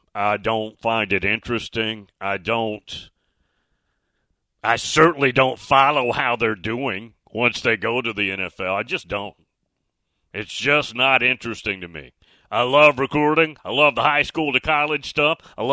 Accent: the South, United States; and again, I'm from the South, so you're probably going to laugh at my cold stories.

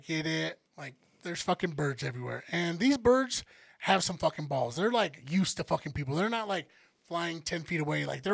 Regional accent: Colorado, United States; And I'm from Colorado. When you're in the shade and it's windy, it's fucking cold.

